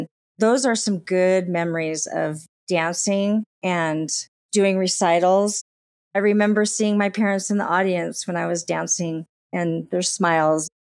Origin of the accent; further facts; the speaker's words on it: Canyon Lake, California, United States; As far as growing up in California, my mom and my dad and my brother, we all lived in a guarded gated community in Canyon Lake, California. It was beautiful.